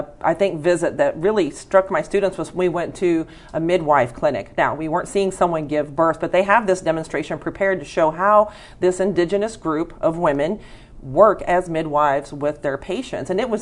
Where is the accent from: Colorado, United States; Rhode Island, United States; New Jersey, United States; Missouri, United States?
Missouri, United States; Donovan; I'm from Donovan. And my cultural background in Donovan as a white female